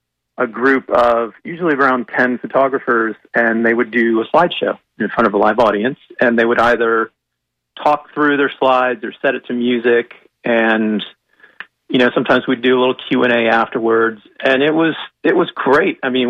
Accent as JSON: {"language": "English", "region": "Florida", "country": "United States", "tie": "born or raised there", "said": "Born and raised in Florida, so the mom and pop tourist industry and the old signage, all that stuff, it's near and dear to me."}